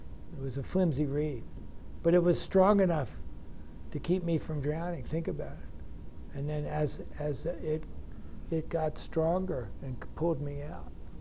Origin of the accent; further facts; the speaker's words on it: Baltimore, Maryland, United States; now in New York, United States; But when I grew up in Baltimore, and like Ohio was like west.